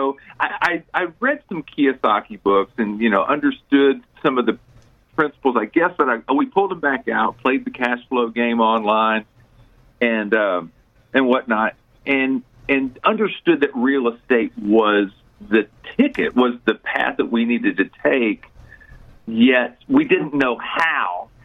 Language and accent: English; Houston, Texas, United States; I grew up in the Houston area, so I've been here over 50 years.